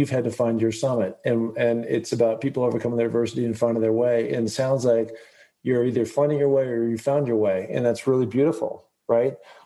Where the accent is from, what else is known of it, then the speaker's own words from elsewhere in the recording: Seattle, Washington, United States; now in Sun Valley, United States; even growing up in Seattle, as I guess sort of in nature